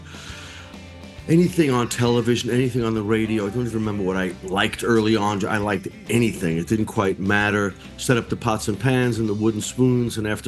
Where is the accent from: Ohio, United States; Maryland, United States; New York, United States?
New York, United States; Massapequa; Yeah, all three of the … we grew up in Massapequa, Long Island. I think I was born in the city.